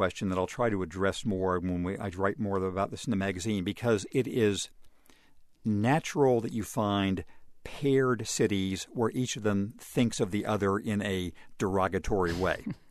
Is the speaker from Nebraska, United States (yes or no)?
no; California, United States; for my home state of California.